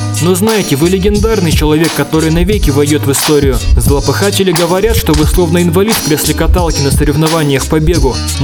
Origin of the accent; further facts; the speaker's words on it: Novosibirsk, Novosibirsk Oblast, Russia; мне 28, я из Новосибирска, работаю мелким юристом.